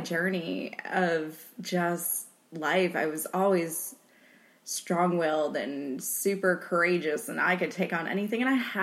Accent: Northeast, United States; And, you know, I grew up in the Northeast.

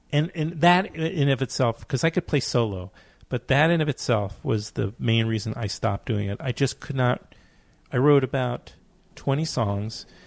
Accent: New York, United States; Born and bred. Yeah. I was raised in Queens in Forest Hills and lived there until I went to school.

